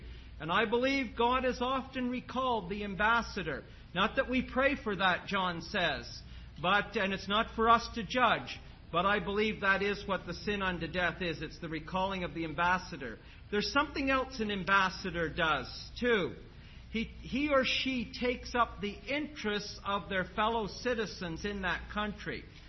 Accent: Canada; I'm from Canada

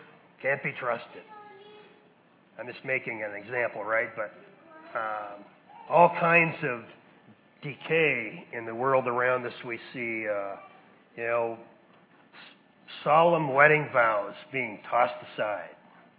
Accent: Grant, Michigan, United States; I'm from Grant, Michigan.

